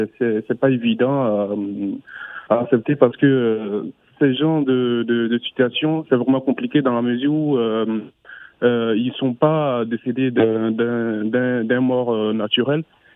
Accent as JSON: {"language": "French", "country": "Côte d’Ivoire", "lives_now": "France", "said": "Moi aussi, je vis en France, je suis ivoirien."}